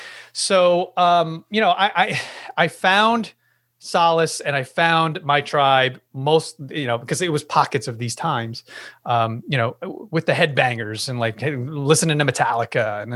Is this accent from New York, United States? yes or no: yes; Yonkers, New York, United States; I definitely born and raised here in the wonderful and beautiful Yonkers, New York, which I like to say was the suburbs.